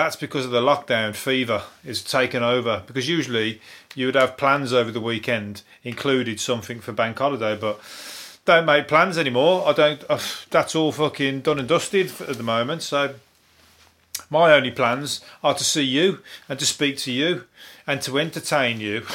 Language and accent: English; Birmingham, West Midlands, United Kingdom; And I'm from Birmingham, and I hate going to that because I miss my turning so often.